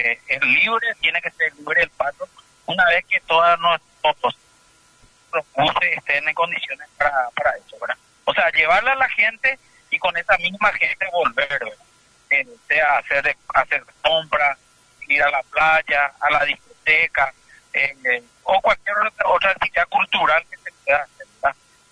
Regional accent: Paraguay; nosotros que somos paraguayos

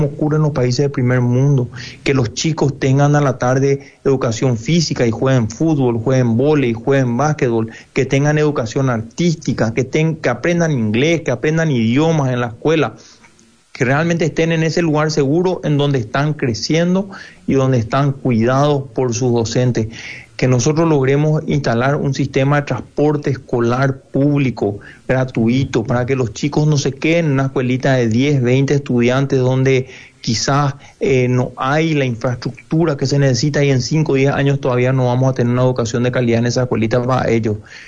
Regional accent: Paraguay; Yo sé que acá en Ayola soñamos con poder fortalecer la Universidad Nacional de Misiones, y ahí tenemos que pensar como paraguayos

